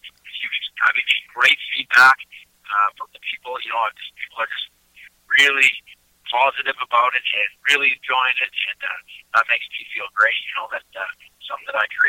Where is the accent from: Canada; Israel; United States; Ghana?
Canada; Eastern Canada; And I come from Eastern Canada, in Eastern Canada, we're kind of famous for something called kitchen parties.